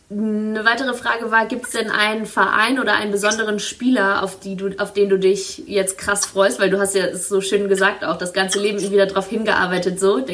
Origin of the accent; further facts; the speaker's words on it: Northern Germany, Germany; ich komme ja aus dem Norden